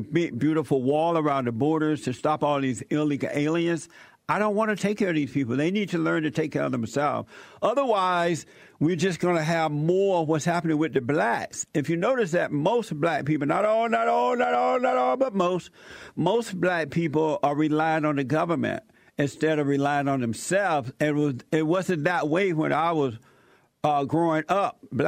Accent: United States; And I will also tell them that I am an American.

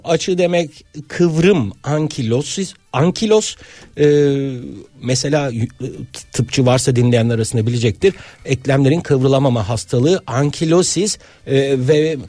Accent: Aegean Region, Turkey; Şimdi ben Ege'liyim.

